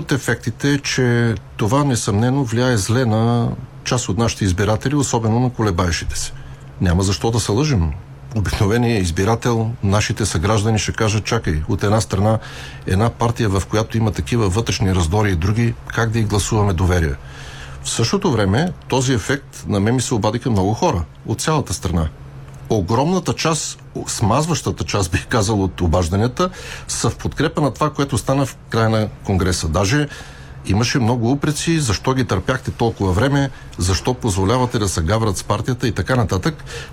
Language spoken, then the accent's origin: Bulgarian; Pleven, Pleven Province, Bulgaria; в родния ми край, в Плевен